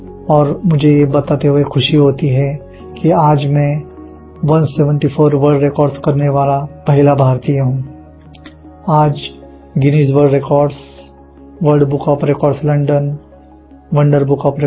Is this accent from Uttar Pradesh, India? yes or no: no; Ahmednagar, Maharashtra, India; मैं अहमदनगर महाराष्ट्र का रहने वाला हूँ.